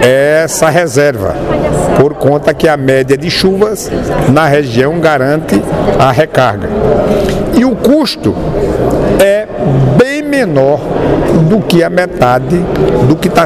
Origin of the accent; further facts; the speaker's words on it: Piranhas, Alagoas, Brazil; Piranhas, que é a minha terra, coloco como referência Piranhas, que é a minha cidade